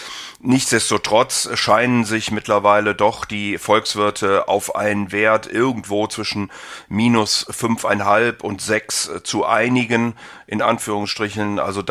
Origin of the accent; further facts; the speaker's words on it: Rhineland, Germany; Ich bin ja Rheinländer